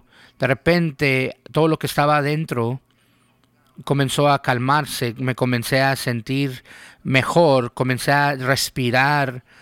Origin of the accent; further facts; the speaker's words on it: United States; No deberíamos de vivir una vida donde como americanos trabajamos más horas que los japoneses y tomamos menos vacaciones.